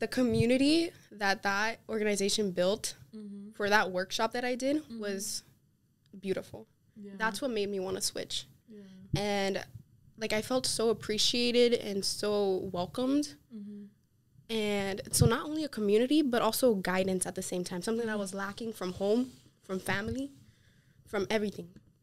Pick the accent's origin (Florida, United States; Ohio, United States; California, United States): Florida, United States; Miami; born there; my parents were allowed to come a few months, a month or two before I was born, and I was born here in Miami.